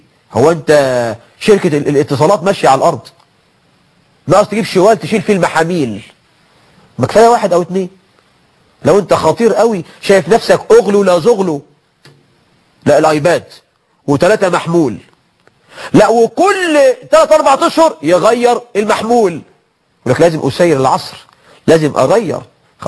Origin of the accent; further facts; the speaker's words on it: Egypt; عندنا في مصر